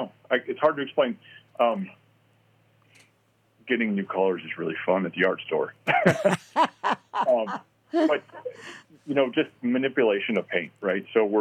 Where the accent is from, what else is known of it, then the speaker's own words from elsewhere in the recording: Washington, United States; I did. I grew up in Central Washington on a apple and pear orchard.